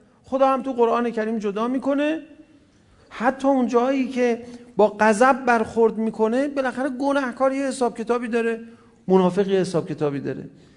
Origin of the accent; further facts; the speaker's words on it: Tehran, Tehran Province, Iran; ما تهرانی هستیم، ما هنوزم جوونیم